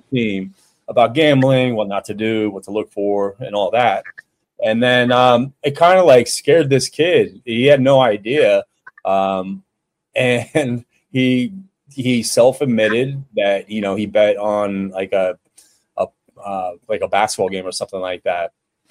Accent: Youngstown, Ohio, United States; And, I come from Youngstown, Ohio. I have a lot of degenerate friends.

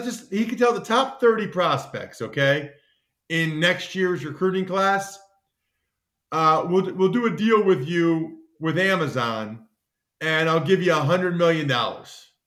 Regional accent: Reading, Pennsylvania, United States; a car dealership in my hometown of Reading, Pennsylvania

